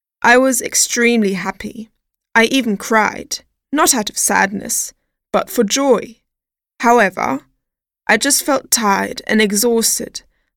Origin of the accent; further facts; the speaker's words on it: Austin, Texas, United States; I'm from Austin, Texas.